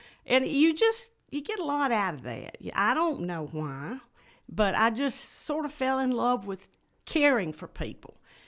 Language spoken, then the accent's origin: English; Bremen, United States; Well, I grew up in Bremen, in the city limits of Bremen.